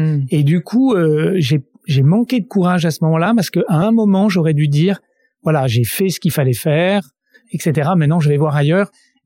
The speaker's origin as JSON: {"language": "French", "town": "Grenoble", "region": "Auvergne-Rhône-Alpes", "country": "France", "lives_now": "Paris, France", "said": "je fais du ski régulièrement, je suis grenoblois, j'ai la possibilité d'aller très régulièrement faire du ski à l'Alpe d'Huez en hiver"}